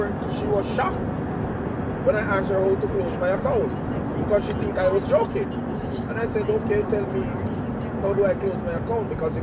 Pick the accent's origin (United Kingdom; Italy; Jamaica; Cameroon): Jamaica; now in United States; I'm a Jamaican, I respect your system. I'm in your house.